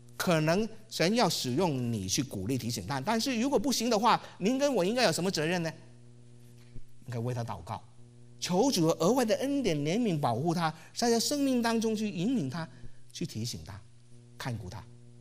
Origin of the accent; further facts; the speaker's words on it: Hong Kong; 我是香港的